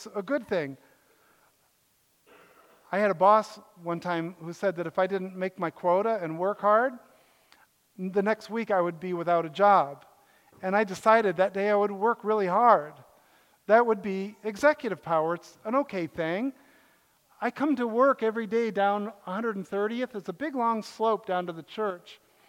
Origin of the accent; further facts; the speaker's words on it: Connecticut, United States; also born or lived in Ohio; I grew up partly in Connecticut. We played hockey, moved to Ohio.